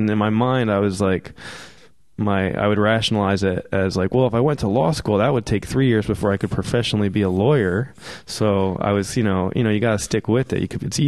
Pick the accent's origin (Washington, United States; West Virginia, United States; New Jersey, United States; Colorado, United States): New Jersey, United States; moved away as an adult; I grew up in Jersey, and for me, California was, you know, I always had this romantic notion of the West Coast